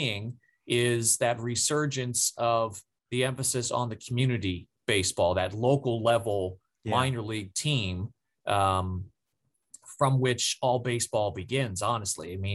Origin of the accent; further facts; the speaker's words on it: United States; but as an American, the experience I've seen has been baseball and football.